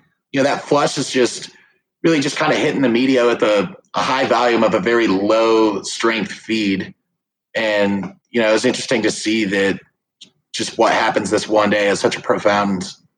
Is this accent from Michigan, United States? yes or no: no; Cleveland, Ohio, United States; moved away as an adult; So I grew up in Cleveland, Ohio. Just really wanted to explore the marijuana industry. So I moved out to Colorado in 2015